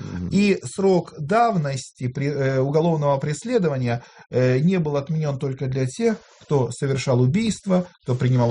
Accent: Veliky Novgorod, Novgorod Oblast, Russia; приведу пример Новгорода не потому, что это мой родной город

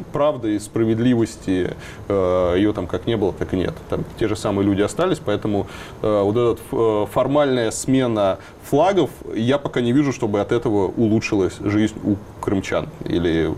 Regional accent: Moscow, Russia; also born or lived in Simferopol, Crimea; у меня бабушка живет в Крыму, и потому что я вырос в Крыму, ну, частично. Я на, у меня Москва, Симферополь, два таких города, где, где я рос. Вот. И я считаю Крым своим домом, вторым домом.

